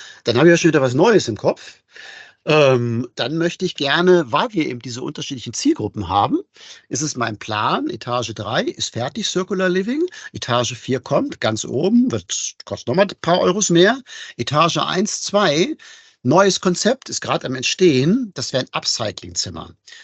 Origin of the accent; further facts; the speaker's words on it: Hanover, Lower Saxony, Germany; now in Bad Herrenalb, Germany; Ich bin ja erst seit 11 Jahren hier in Bad Herrenalb. Ich bin Hannoveraner